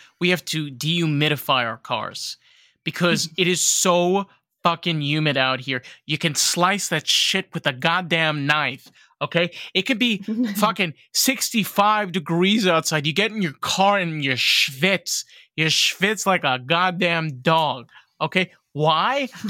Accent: New York, United States; Well, as a New Yorker, my favorite is get the fuck out of here.

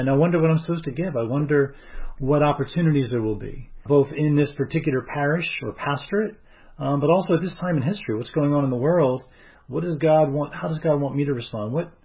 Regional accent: Wilmington, Delaware, United States; now in Baltimore, United States; So I'm from Delaware, grew up in Wilmington, Delaware, came to Baltimore for graduate school, civil engineering, found work here

